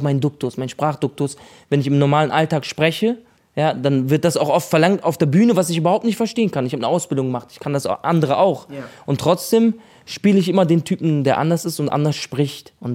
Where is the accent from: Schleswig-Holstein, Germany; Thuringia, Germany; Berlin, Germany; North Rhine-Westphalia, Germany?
Berlin, Germany; Ich komme aus Berlin.